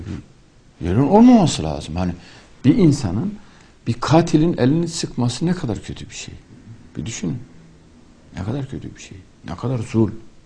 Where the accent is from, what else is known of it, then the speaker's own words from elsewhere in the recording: Elazığ, Turkey; Yani ben Elazığlıyım, bizim orada